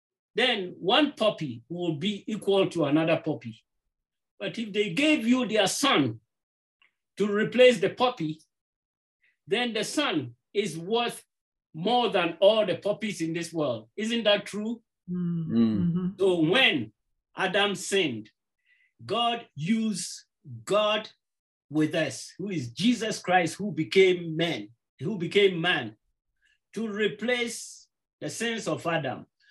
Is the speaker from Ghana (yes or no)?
yes; Ghana; now in Colorado Springs, United States; I'm from Ghana. It's a country from on the west side of Africa.